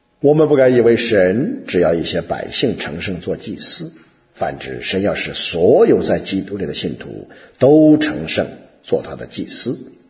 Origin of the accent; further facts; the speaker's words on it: China; 例如在中国我的家乡那里，有一座山以出产制造眼镜的水晶而闻名。